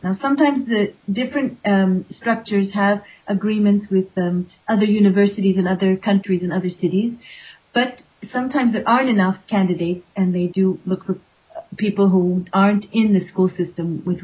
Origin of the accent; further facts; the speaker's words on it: United States; people being rude to me because I'm an American.